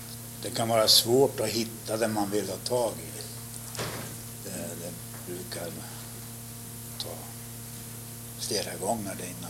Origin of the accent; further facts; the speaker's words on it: Ängsjö, Sweden; så har jag hört hemma i Ängsjö och gör väl det fortfarande.